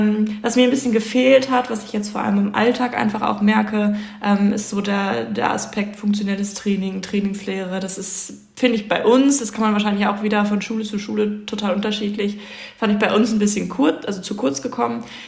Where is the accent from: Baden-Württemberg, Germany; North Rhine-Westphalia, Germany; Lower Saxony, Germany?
Lower Saxony, Germany; Göttingen; Ich komme ja aus Göttingen und ich habe mich einfach nur in Göttingen beworben, weil es das hier halt gab.